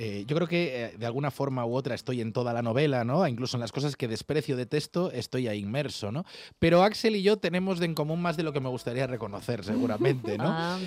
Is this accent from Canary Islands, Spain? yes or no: no; Vigo, Galicia, Spain; now in Madrid, Spain; bastante natural en Vigo, ¿no? Me crié así, ¿no? Conducía allí y pensaba que era lo normal. Luego me fui de Vigo, llegué a Madrid, por ejemplo